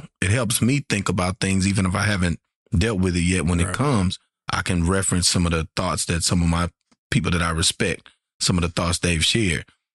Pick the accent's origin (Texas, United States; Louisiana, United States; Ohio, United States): Louisiana, United States; Shreveport; No, Louisiana, perhaps. I'm from Shreveport, Louisiana.